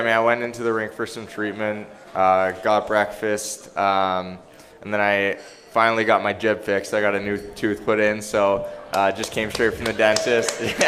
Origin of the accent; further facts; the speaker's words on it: Toronto, Ontario, Canada; now in Nashville, United States; Yeah, well, I grew up in Toronto, so I was a big Leafs fan back in the day.